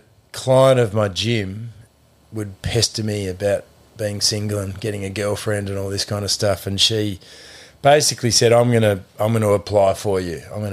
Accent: Tasmania, Australia; I'm from Tassie originally, and the amount of people have said to me, "Oh, New Zealand and Tassie, there's a lot of similarities."

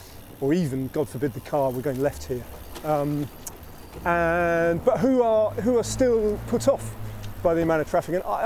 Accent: Bedford, East of England, United Kingdom; born or raised there

